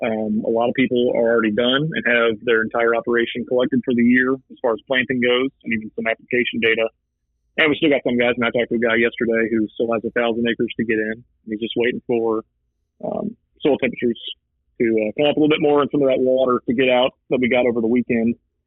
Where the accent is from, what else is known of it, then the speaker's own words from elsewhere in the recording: Missouri, United States; I come from East Central Missouri originally.